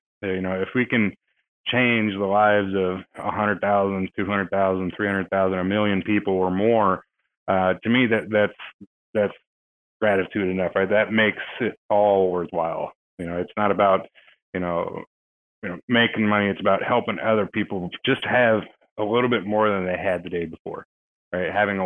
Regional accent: Texas, United States; But no, don't worry. I'm from Texas. I got your back.

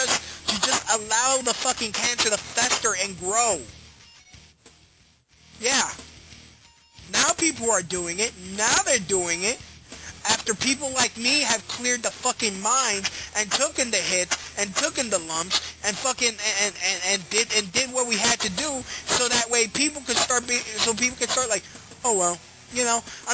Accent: Brooklyn, New York, United States; You know what, dude? I'm from Brooklyn. I've gotten my ass kicked before.

